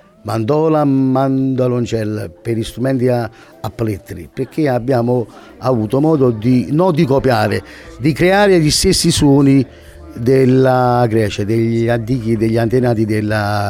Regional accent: Ercolano, Campania, Italy; io sono di Ercolano, provincia di Napoli

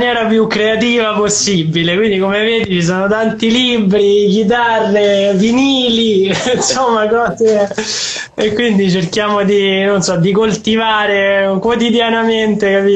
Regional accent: Rome, Lazio, Italy; born there; Io sono nato a San Paolo, tra l'altro, quindi comunque...

